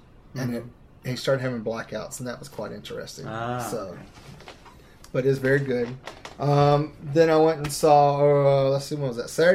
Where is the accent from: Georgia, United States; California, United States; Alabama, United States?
Georgia, United States; Augusta; I grew up around Augusta, Georgia. It's all about the Masters.